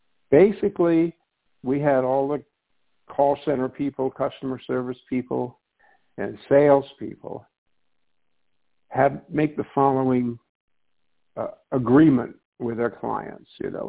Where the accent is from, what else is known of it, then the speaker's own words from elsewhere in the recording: England, United Kingdom; moved away; I'm from England originally, came here on the Queen Mary